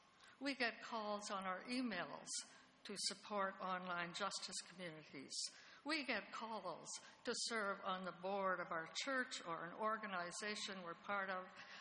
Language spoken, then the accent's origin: English; Sudbury, Ontario, Canada; because I was from Northern Ontario. I was born and grew up in Sudbury.